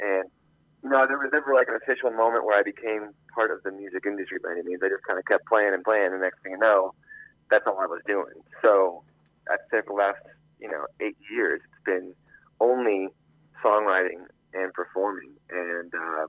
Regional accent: Iowa, United States; now in Chicago, United States; As I said, I'm in Chicago now, but yeah, no, I consider Iowa home still. It's my home state. I'm a Hawkeye fan through and through.

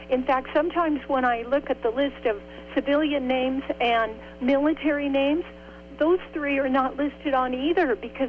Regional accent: North Dakota, United States; I grew up in Messina, and my ancestors were pioneers to Cass County

